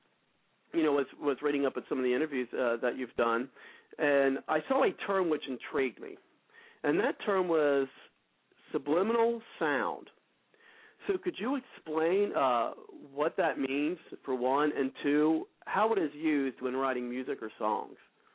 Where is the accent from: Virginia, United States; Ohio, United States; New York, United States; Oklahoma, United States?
Ohio, United States; Cincinnati; I'm from Ohio myself.